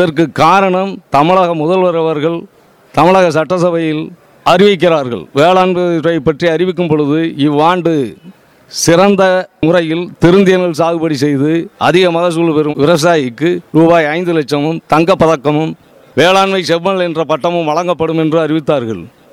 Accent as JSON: {"language": "Tamil", "town": "Andaman", "region": "Tamil Nadu", "country": "India", "tie": "born there", "said": "மதுரை மாவட்டம் மதுரை கிழக்கொன்றியம் வெள்ளியகுன்றம் ஊராட்சியைச் சேர்ந்த அண்டமான் கிராமத்தில் … என்ற இருவருக்கும் 16/6/1952 பிறந்தேன்."}